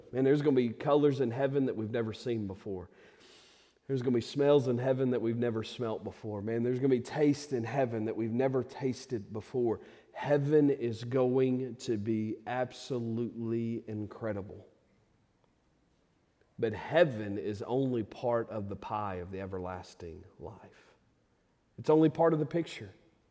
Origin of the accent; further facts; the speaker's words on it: Southern US, United States; And sometimes we, especially growing up in the South, we have this preconceived notion